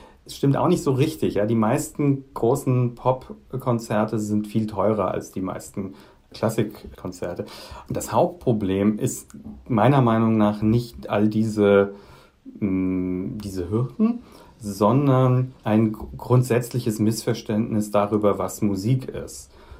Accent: Frankfurt, Hesse, Germany; jetzt 40 und ich habe das noch mitbekommen, dass man in spezielle Geschäfte gehen musste. Also ich komme aus Frankfurt am Main

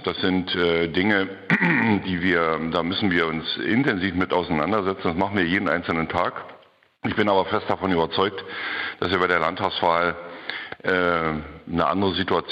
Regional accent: Brandenburg, Germany; Natürlich sind wir Brandenburger ja auch nicht immer nur zufrieden gewesen

